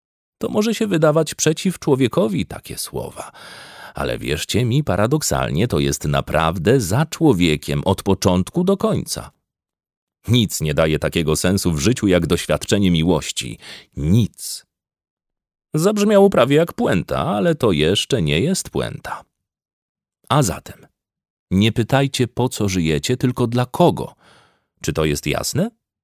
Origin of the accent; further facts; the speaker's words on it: Kraków, Lesser Poland, Poland; Wiecie dobrze, że jestem z Krakowa.